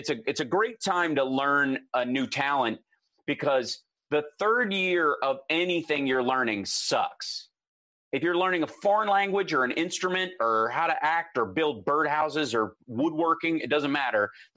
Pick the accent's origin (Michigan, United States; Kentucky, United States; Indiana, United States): Kentucky, United States; Peaks Mill; When I grew up in Kentucky, the idea of doing any of it was all fantasy or just impossible. Like there is no, when you grow up in Peaks Mill, Kentucky, there is no, you know, musician, like rock star anyways.